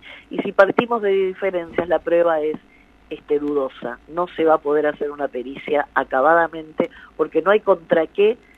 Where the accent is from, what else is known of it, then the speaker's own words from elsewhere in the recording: Argentina; soy una ciudadana, soy una argentina